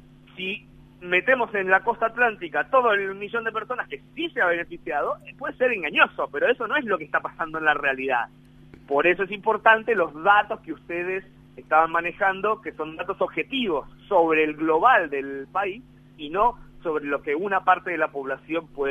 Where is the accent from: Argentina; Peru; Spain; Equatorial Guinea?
Argentina; moved away; aunque siendo argentino y viendo a lo lejos